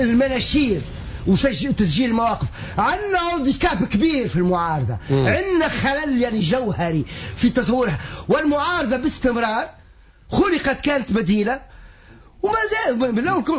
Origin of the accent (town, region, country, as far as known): Tunisia